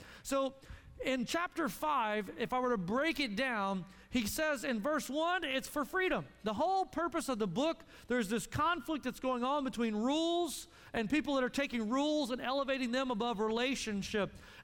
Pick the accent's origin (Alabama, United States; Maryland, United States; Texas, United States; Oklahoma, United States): Oklahoma, United States; Tulsa; We moved down from Arkansas, and I come from Tulsa, Oklahoma.